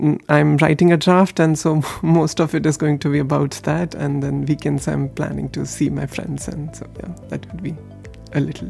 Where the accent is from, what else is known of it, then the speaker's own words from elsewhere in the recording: Pune, Maharashtra, India; moved away as an adult; And so I grew up in Pune, India, and that's where I did my undergrad and master's. And after a PhD at Indian Institute of Science, I moved here.